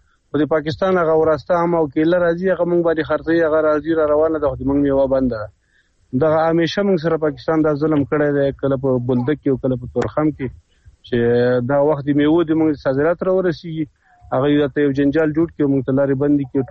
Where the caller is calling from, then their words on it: Kabul, Afghanistan; سلامونه احترامات د کابل خار نه